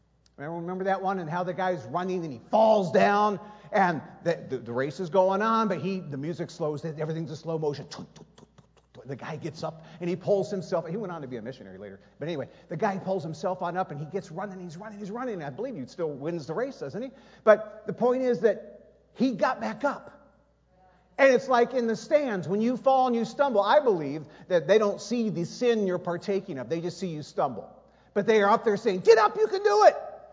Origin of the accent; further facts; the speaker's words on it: Michigan, United States; I find myself in Indiana. I believe I'm being used of God right now. You didn't even catch that. I'm from Michigan.